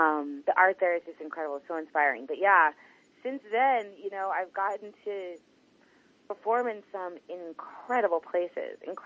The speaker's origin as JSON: {"language": "English", "town": "Los Angeles", "region": "California", "country": "United States", "tie": "born or raised there", "said": "I grew up in Los Angeles, just a little town just outside of Los Angeles, but my mom is Guyanese."}